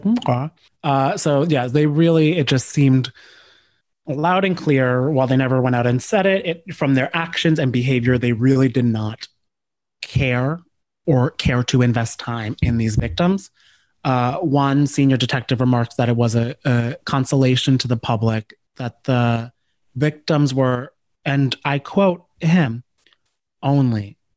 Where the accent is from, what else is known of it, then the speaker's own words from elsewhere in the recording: Cranford, New Jersey, United States; Do not say I'm from Westfield. We have no, actually, we have some crazy stories in Cranford